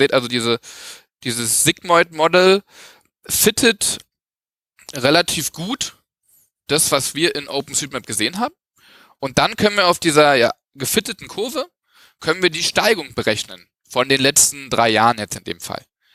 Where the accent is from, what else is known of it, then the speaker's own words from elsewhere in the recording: Berlin, Germany; für Stadtteil Lichtenberg, wo ich herkomme eigentlich, sind wir gar nicht mehr im grünen Bereich.